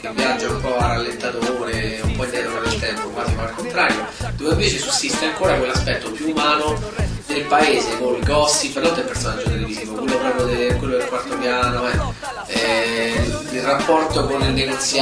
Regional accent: Rome, Lazio, Italy; io ti parlo di Roma perché è la mia città dove sono nato e cresciuto.

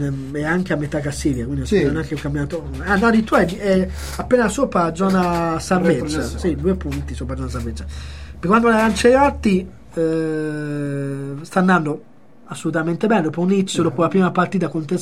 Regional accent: Perugia, Umbria, Italy; da perugino

